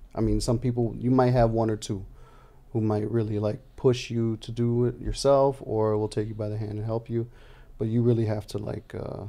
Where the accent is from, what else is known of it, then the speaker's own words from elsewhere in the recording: Chicago, Illinois, United States; Yeah, my parents are Brazilian. I was born and raised in Chicago.